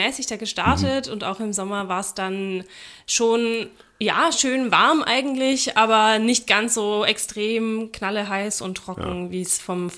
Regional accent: Bavaria, Germany; Ich bin aus Franken.

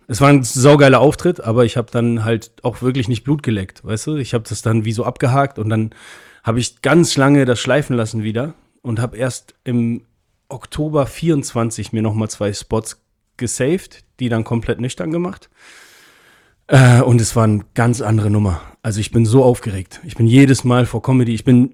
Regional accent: Hamburg, Germany; born there; ich bin in Hamburg. Ich bin in Barmbek geboren sogar.

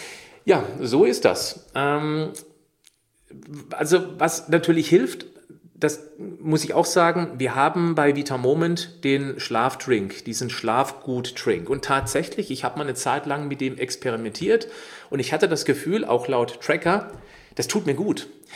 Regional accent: Baden-Württemberg, Germany; Ich bin im Schwarzwald aufgewachsen. Ich lebe hier östlich von Freiburg. Ich bin ringsrum umrundet von Wald.

